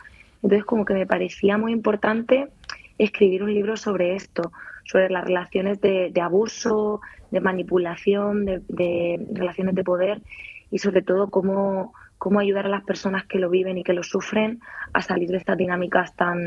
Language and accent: Spanish; Region of Murcia, Spain; Sí, por suerte entiendo el catalán. Soy de Murcia, no lo parlo, pero lo entiendo perfectamente.